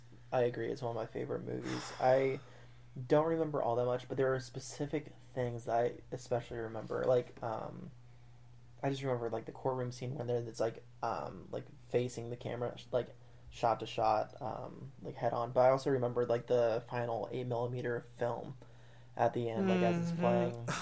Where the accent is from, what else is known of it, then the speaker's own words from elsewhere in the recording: Kansas City, Missouri, United States; we're from Missouri, from Kansas City, and go to school in Springfield, Missouri.